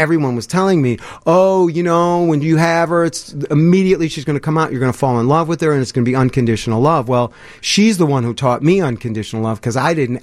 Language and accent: English; Kenilworth, Illinois, United States; I grew up in Kenilworth, which was a very small, wealthy community.